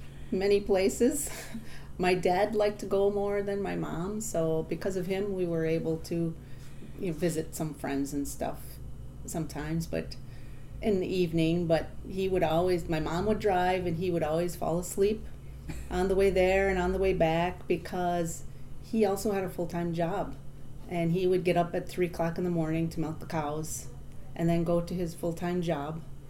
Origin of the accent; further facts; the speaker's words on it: Menominee, Michigan, United States; I was born in Menominee, Michigan, in a hospital, and was raised on a dairy farm.